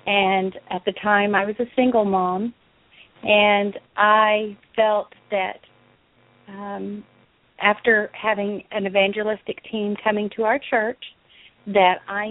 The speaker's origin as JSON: {"language": "English", "town": "Springfield", "region": "Colorado", "country": "United States", "lives_now": "Grove, United States", "said": "And I came from Springfield, Colorado, which is a little bitty tiny town in Colorado."}